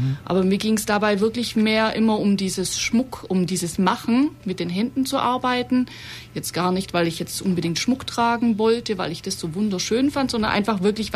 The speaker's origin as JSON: {"language": "German", "town": "Bad Waldsee", "region": "Baden-Württemberg", "country": "Germany", "tie": "born or raised there", "said": "aufgewachsen bin ich in Bad Waldsee, also hier in Oberschwaben. Und bin dort zur Schule gegangen"}